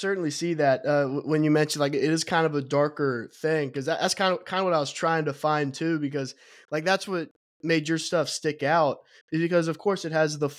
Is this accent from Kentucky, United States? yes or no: yes; Kentucky, United States; you know, I'm from Kentucky in the States, and I immediately thought bluegrass